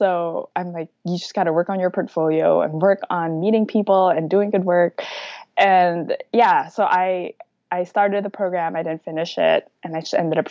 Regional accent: Manila, Metro Manila, Philippines; moved away as an adult; now in United States; So I moved here 6 years ago to go to grad school. And before that, I grew up in Manila in the Philippines

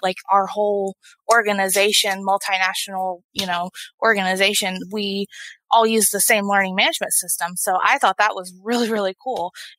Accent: Kentucky, United States; So I moved back home. I'm originally from Eastern Kentucky. I moved back in with my parents

